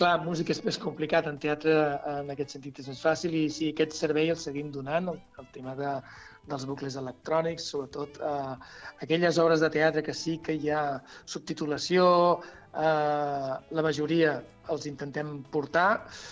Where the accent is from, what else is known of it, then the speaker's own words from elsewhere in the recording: El Vendrell, Catalonia, Spain; ja que som gent del Vendrell, que vinguin aquí a fer aquesta proposta aquí